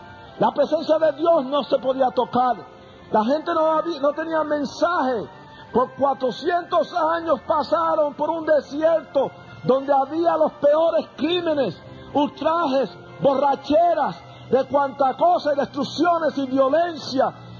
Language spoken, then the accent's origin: Spanish; Puerto Rico; ni pertenezco a Puerto Rico, aunque soy puertorriqueño.